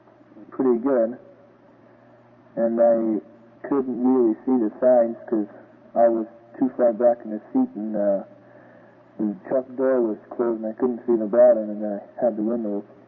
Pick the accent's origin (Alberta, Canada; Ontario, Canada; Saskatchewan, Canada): Alberta, Canada; from Taborn in Alberta.